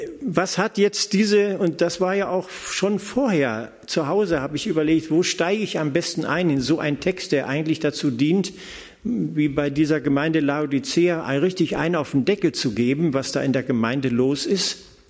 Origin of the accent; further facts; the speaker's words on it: Salzgitter, Lower Saxony, Germany; Ich komme ja aus der Gegend, ja, Salzgitter.